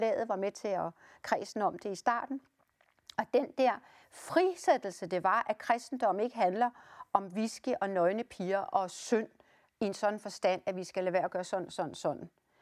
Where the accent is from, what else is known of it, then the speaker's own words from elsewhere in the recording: Virum, Capital Region of Denmark, Denmark; Men jeg er jo så heldig, at jeg er opvokset i Virum.